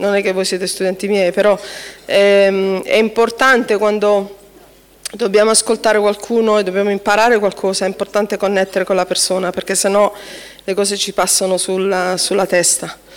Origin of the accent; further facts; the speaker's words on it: Taranto, Apulia, Italy; born there; moved away as an adult; italiana pura sangue, da tutti e due italiani i miei genitori. Sono nata a Taranto 50 anni fa, ho fatto 50 anni a ottobre scorso.